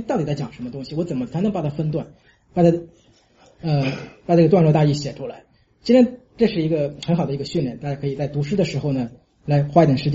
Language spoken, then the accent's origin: Chinese; China; moved away; 因为我小时候在大陆那边就是读小学语文的时候，我印象很清楚